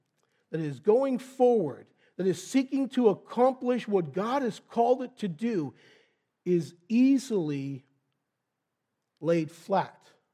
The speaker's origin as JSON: {"language": "English", "country": "Belgium", "tie": "born or raised there", "also_born_or_lived": "Canada", "said": "But I used to play soccer because I grew up in Belgium. And that was the only game they knew how to play."}